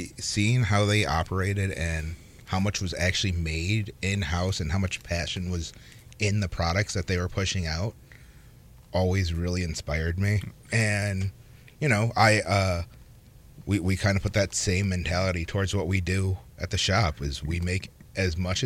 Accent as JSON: {"language": "English", "town": "Dyer", "region": "Indiana", "country": "United States", "tie": "born or raised there", "said": "Yeah, so I grew up in Dyer."}